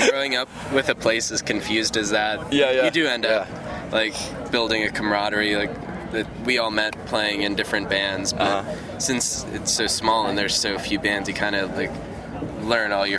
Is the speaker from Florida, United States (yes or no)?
yes; Florida, United States; born there; It's really rare to actually be born in Florida. I was born in Florida. That just makes me a weirdo.